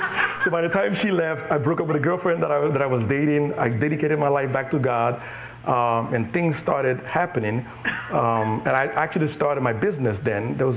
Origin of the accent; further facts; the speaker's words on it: Nigeria; I come from Nigeria. I'm the middle child of 9 children.